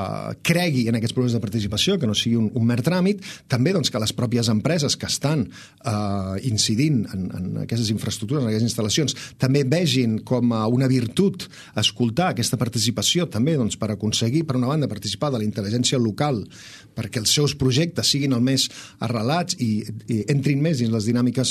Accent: Catalonia, Spain; jo vinc de la Segarra. La Segarra, que sembla que sigui una comarca agrària, agrícola

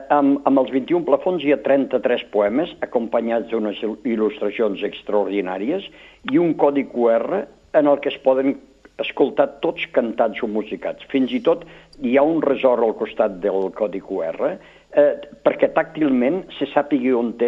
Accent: Peramola, Catalonia, Spain; jo sóc fill de Peramola

